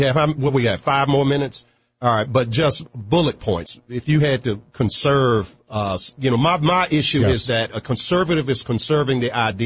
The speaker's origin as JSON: {"language": "English", "region": "Virginia", "country": "United States", "tie": "born or raised there", "said": "running for the right to represent the 7th Congressional District of my home state of Virginia"}